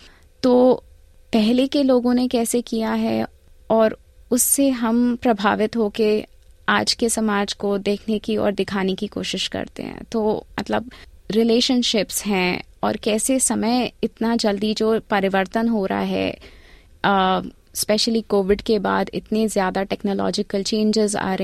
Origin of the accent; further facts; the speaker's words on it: Kolkata, West Bengal, India; हमारी पढ़ाई भारत में कलकत्ता में जहाँ से हम आते हैं वहीं से हुई है